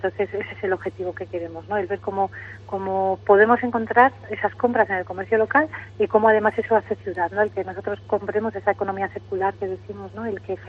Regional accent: Soria, Castile and León, Spain; somos de Soria y no nos importa el frío

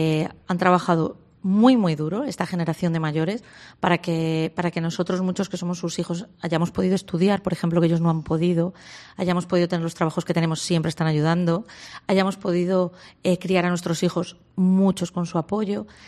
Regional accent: Ciudad Rodrigo, Castile and León, Spain; ya sabemos de dónde sois los de Ciudad Rodrigo, ¿no?

